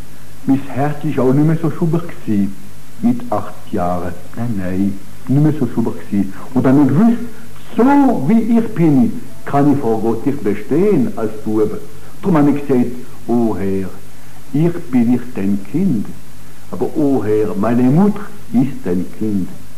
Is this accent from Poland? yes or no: no; Italy; German is a second language; Das ist ja unsere Not, wir sind Italiener, und das ist eine Not, Italiener zu sein.